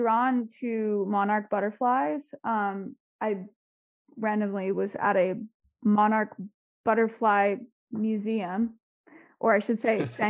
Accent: Phoenix, Arizona, United States; I'm born and raised in Phoenix, Arizona.

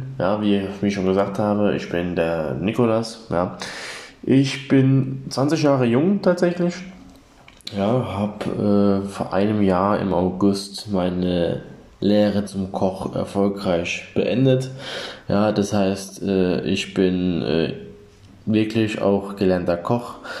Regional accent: Baden-Württemberg, Germany; ich komme aus der Nähe von Freiburg im Breisgau

